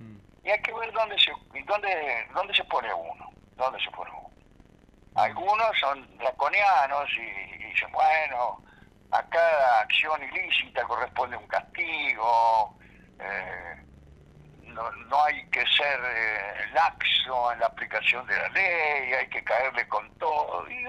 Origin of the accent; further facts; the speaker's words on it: Caseros, Buenos Aires Province, Argentina; en mi niñez y primera juventud había conocido a mi pueblo natal, mi pueblo de adopción, que es Caseros